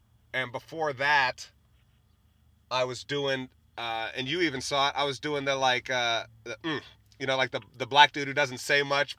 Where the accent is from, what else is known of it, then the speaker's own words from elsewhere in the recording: Midwest, United States; also born or lived in Florida / California / Hawaii; I guess because I was raised in the Midwest, but I've lived in Florida and California, Hawaii, like I've lived in some pretty strange places that I think that helped sort of solidify my Midwestern sensibility.